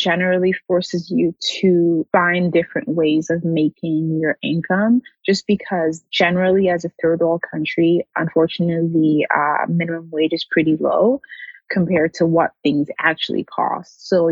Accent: Nigeria; first language French; English is a second language; now in Toronto, Canada; I was here straight from Nigeria. So I was actually in a French private school back home. So I actually learned how to speak French before I learned how to speak English.

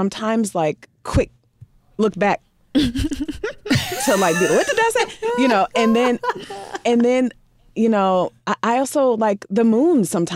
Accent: Midwest, United States; I mean, I have no choice, right? Like I grew up in the Midwest.

